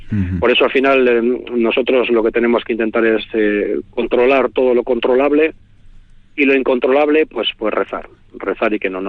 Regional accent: Vitoria, Basque Country, Spain; Sí, yo soy de Vitoria, claro, sé nadar.

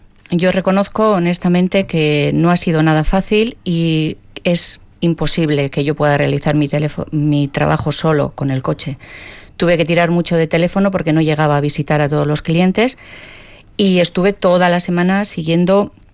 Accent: Eibar, Basque Country, Spain; Yo no soy de Vitoria, soy de Eibar y realmente no conocía Vitoria en esta dimensión

